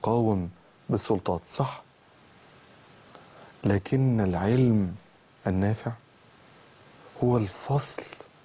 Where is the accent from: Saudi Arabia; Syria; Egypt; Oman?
Egypt; أنت شغوف بأن تعرف ترتيب بلدنا مصر